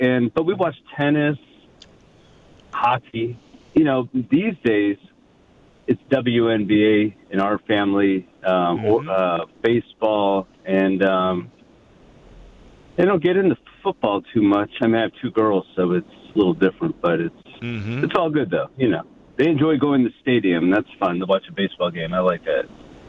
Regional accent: Silver Spring, Maryland, United States; The sports in the early 80s growing up in Silver Spring, Maryland, I liked watching the Bullets.

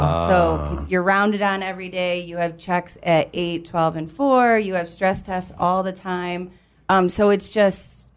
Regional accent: Penfield, New York, United States; So I was lucky because we're from Penfield.

